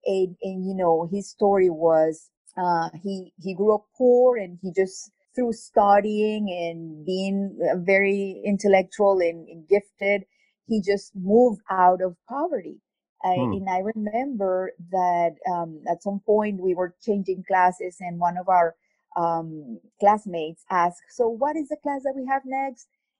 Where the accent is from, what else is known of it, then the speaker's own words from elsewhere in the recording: Venezuela; now in France; the first thing that I learned when I moved to France was that, you know, growing up in Venezuela, we are very mixed.